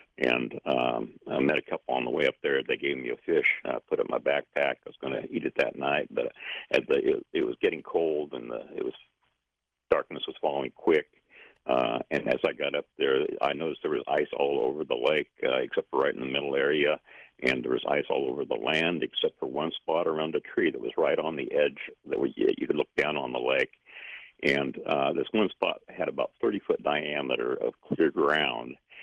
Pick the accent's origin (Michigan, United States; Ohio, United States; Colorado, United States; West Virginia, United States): Michigan, United States; Marquette; I'm from Michigan. Marquette, Michigan.